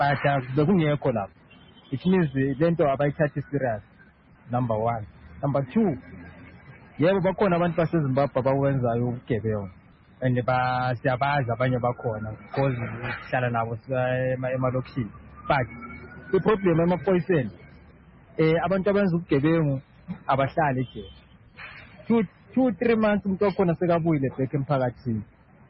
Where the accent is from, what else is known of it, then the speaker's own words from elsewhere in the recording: Zimbabwe; now in South Africa; so I come from Zimbabwe.